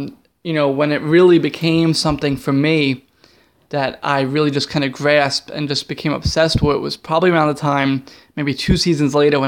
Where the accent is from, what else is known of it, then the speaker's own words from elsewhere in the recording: Bronx, New York, United States; does a kid born and raised in the Bronx, New York, become an Avalanche fan?